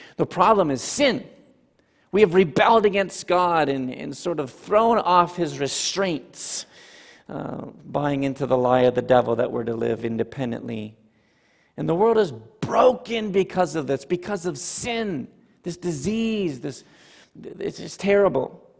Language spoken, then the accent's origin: English; Ontario, Canada; Funny aside, when I grew up in Ontario, Canada, I can remember saying the Lord's Prayer in school